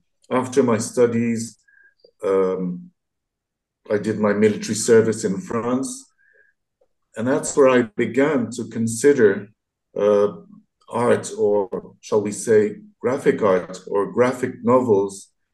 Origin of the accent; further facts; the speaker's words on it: Manila, Metro Manila, Philippines; born there; also born or lived in Washington, D.C., United States; I was born in 1957 in Manila, Philippines. My father was Vietnamese and my mother was French.